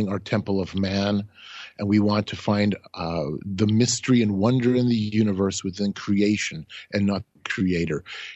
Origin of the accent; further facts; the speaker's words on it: Canada; And I said, yeah, I'm from Canada.